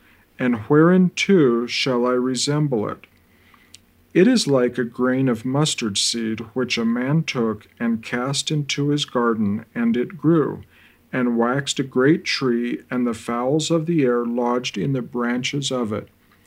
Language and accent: English; Thornton, Colorado, United States; I'm from Thornton, Colorado, and today's daily Bible reading will be out of the book of Luke